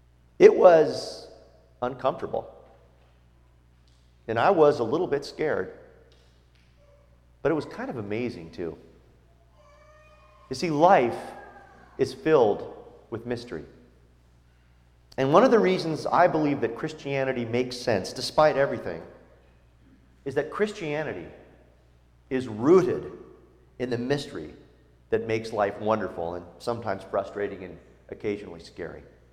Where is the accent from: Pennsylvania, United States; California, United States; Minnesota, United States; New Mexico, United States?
California, United States; Mendocino; Now, I grew up in Mendocino.